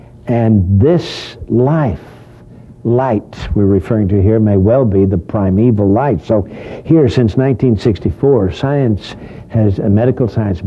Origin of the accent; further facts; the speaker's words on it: Texas, United States; accent: Texas; With my Texas